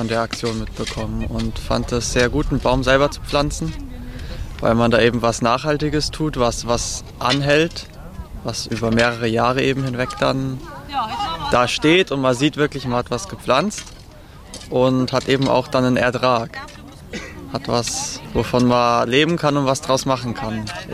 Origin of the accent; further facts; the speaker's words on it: Munich, Bavaria, Germany; Ich komme aus München, also aus dem Großraum München, mache dort eine Landschaftsgärtnerausbildung